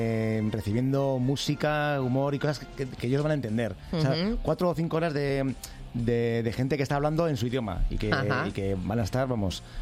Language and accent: Spanish; Barakaldo, Basque Country, Spain; Yo soy de Baracaldo